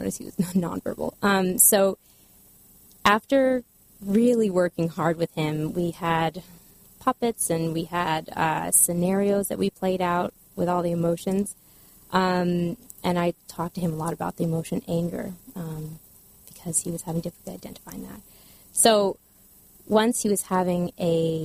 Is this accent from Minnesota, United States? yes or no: no; Berwick, Maine, United States; also born or lived in Japan / Utah; I grew up in Maine, moved to Maine when I was in fifth grade. Uh-huh. I lived a little bit in Utah and was born in Japan, but I lived in Berwick, Maine, which is in southern Maine, very near the New Hampshire border.